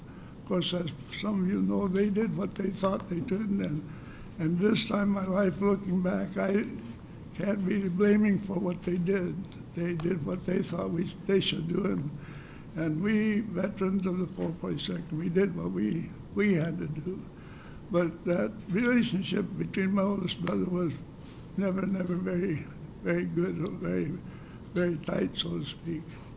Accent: Seattle, Washington, United States; born there; I was born in Seattle and still live there.

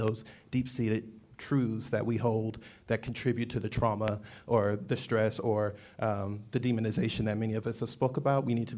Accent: Detroit, Michigan, United States; also born or lived in Washington, D.C.; I'm coming from a perspective of growing up in Detroit, Michigan, which, of course, is another majority black city, moving to D.C., which is, of course, another majority black city, and now working in Harlem.

